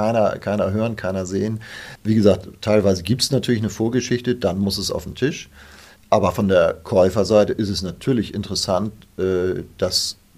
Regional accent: Northern Germany, Germany; ich komme aus Norddeutschland

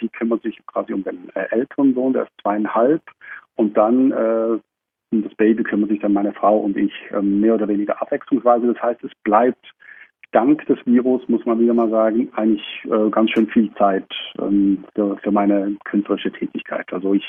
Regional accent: Switzerland; aber ich bin auch in der Schweiz aufgewachsen

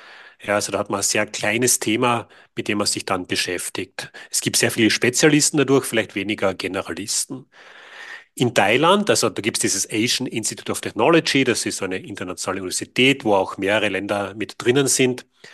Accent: Carinthia, Austria; ich bin in Kärnten geboren und aufgewachsen, in einer Arbeiterfamilie.

